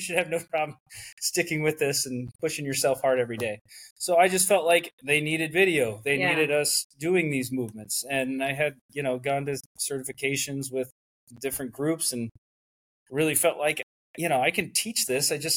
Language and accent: English; Indiana, United States; I'm from Indiana and I lived about 45 minutes from the closest town.